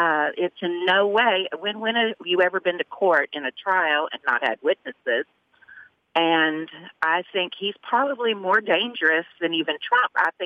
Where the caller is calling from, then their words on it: Lexington, Kentucky, United States; Hi. Yes, I'm a Democrat from Kentucky, and Mitch McConnell is probably our main focus for the 2020 election.